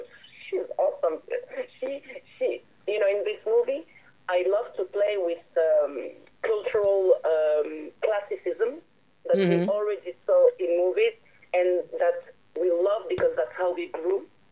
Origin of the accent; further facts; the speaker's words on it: Texas, United States; I'm from Texas. Oh, my. I'm even from Texas.